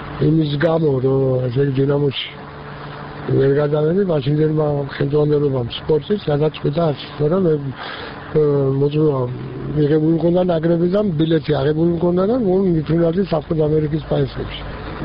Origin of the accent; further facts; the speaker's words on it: Kutaisi, Imereti, Georgia; აქ დავებადე, აქ გავიზარდე, აქ დავიწყე ჩემი პირველი ნაბიჯი აკადაძგი ფეხურში და მე მაინც მადლობელი ვარ რომ ქუთაისში ნახჩი.